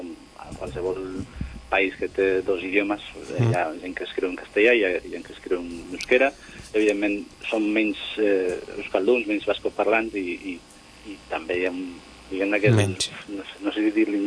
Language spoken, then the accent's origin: Catalan; Basque Country, Spain; Catalan is a second language